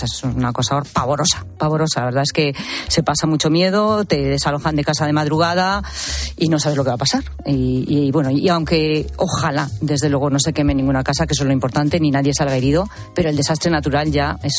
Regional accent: Castile and León, Spain; la Sierra de la Culebra en Zamora, que sabes que está en Aliste, que es mi tierra. De hecho, mi pueblo está desalojado

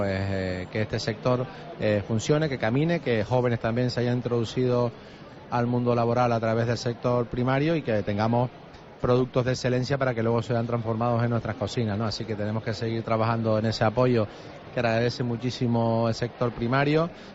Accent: Canary Islands, Spain; como buenos canarios, el cafecito de primera hora no puede faltar.

